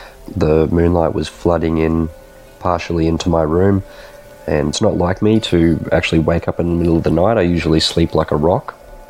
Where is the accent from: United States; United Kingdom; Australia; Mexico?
Australia; Brisbane, Queensland; I'm from Brisbane, Australia.